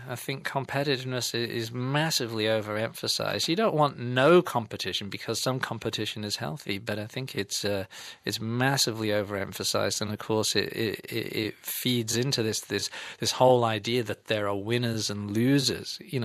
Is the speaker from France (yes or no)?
no; England, United Kingdom; now in Australia; I mean, I'm from England originally, but I've been in Australia half my life, and both cultures are very similar.